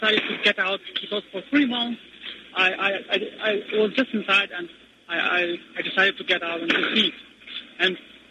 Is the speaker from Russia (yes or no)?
no; Drenica, Kosovo; English is a second language; I come from Kandira, from Drenica